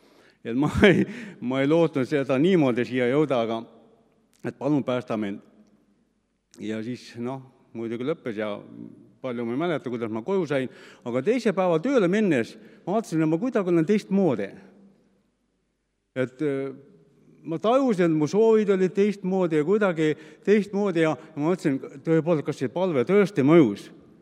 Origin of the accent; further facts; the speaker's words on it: Saare County, Estonia; ise olen tegelikult Saaremaalt pärit. Elasin seal maapaigas ja mu ema oli usklik, nii kaua kui mina mäletan. Ja lapsepõlves sai ka kirikus käidud